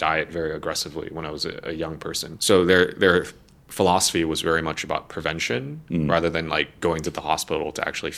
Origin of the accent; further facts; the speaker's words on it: United States; So I noticed as an American myself, like the Western kind of thinking about health traditionally has been about treatment.